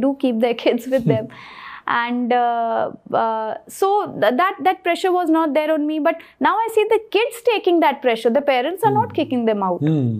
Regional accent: New Delhi, Delhi, India; Since I was brought up in the Mandi House area where all the cultural centers are there

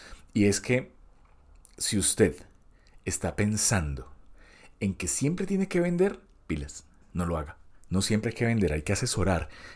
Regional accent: Cali, Valle del Cauca, Colombia; Es que yo crecí en Cali, en el sur de Colombia, y en la década del 90, yo estaba en mi adolescencia

